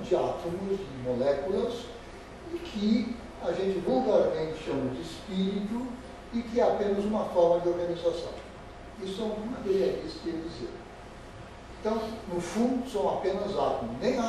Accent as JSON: {"language": "Portuguese", "town": "Porto Alegre", "region": "Rio Grande do Sul", "country": "Brazil", "tie": "born there", "said": "E como eu nasci em Porto Alegre, como todos nós, a maioria de nós, a gente aprendeu o dualismo, no sangue que a gente carrega o dualismo."}